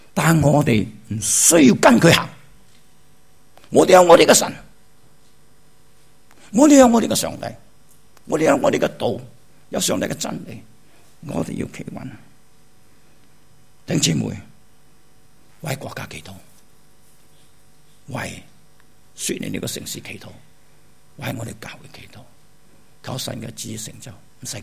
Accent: Hong Kong; 如果我呢，我香港人就撑他，闹埋我啦。

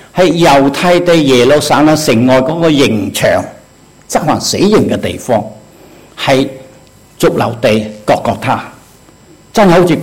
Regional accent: China; 我们中国人祝愿一个人离开世界之后，祝愿他就一路走好

